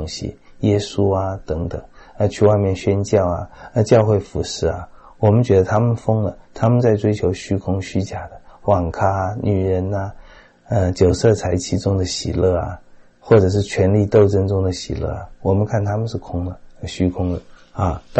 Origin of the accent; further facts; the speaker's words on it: China; 我们中国人